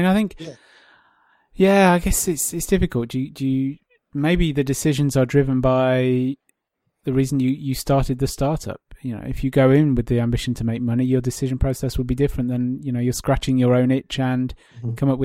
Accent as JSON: {"language": "English", "region": "England", "country": "United Kingdom", "said": "And as an Englishman going over there occasionally for work related stuff"}